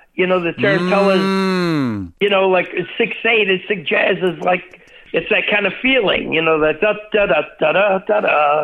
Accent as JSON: {"language": "English", "town": "Buffalo", "region": "New York", "country": "United States", "said": "He was from Rochester, and I was from Buffalo."}